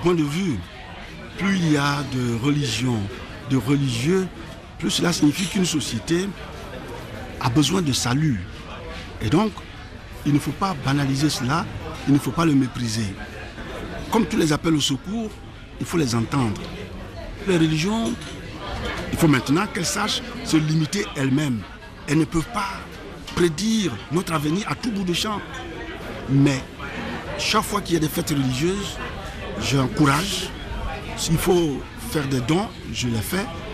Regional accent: Côte d’Ivoire; Il m'est arrivé de voyager, de dire que je viens de Côte d'Ivoire

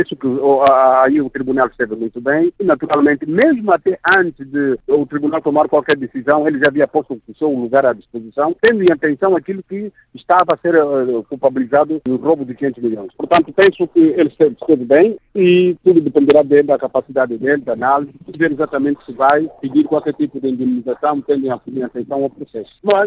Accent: Angola; para mim, como angolano

